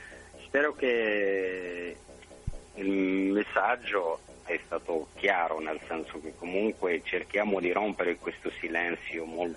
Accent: Morocco; io come marocchino so già

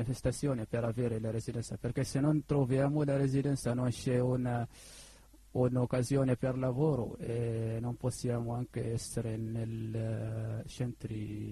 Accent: Mali; Italian is a second language; now in Italy; io sono scappato dall'Azawad nel 2009

